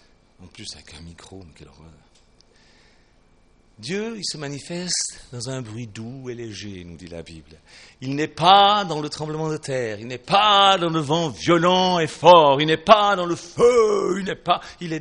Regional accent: Switzerland; Et je suis suisse et donc élevé dans un pays de douceur. La douceur c'est un fait là-bas.

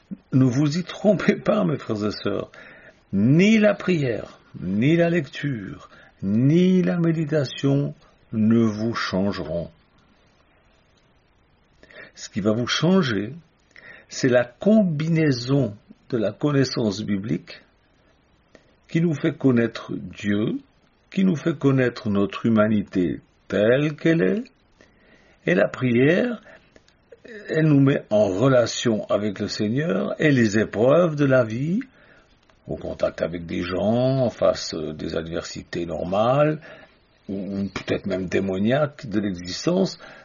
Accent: Switzerland; comme on dit chez moi en Suisse

